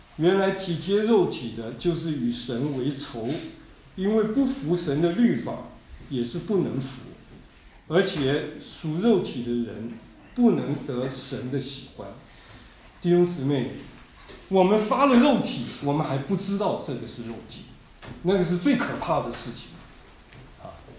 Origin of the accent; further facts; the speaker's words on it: Taiwan; 我在台湾长大，我读高中的时候从我们乡下到台北去读书